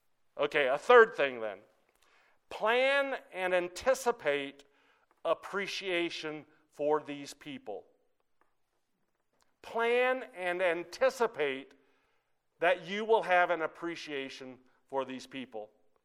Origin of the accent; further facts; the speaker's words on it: Abilene, Texas, United States; I grew up here in Abilene.